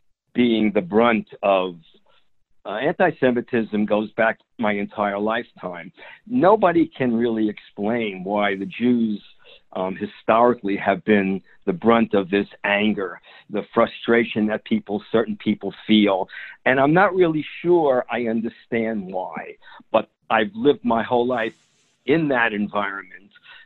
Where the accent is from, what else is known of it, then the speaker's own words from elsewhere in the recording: Brooklyn, New York, United States; And I remember as a boy growing up in Brooklyn in New York, it was made the headlines that the Pope had exonerated us.